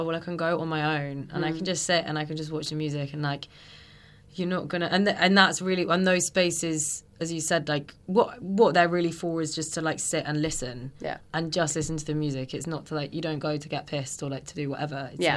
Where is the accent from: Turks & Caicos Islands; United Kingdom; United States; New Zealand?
United Kingdom; South West England; I'm from the countryside, so I'm from Wiltshire.